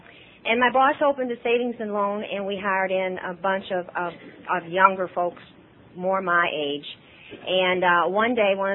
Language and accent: English; St. Louis, Missouri, United States; born there; now in Kentucky, United States; I am not a native Kentuckian. I was born in St. Louis, Missouri.